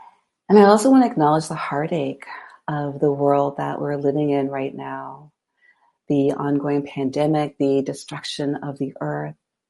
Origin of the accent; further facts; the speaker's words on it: Virginia, United States; I'm from East Virginia, or just regular Virginia.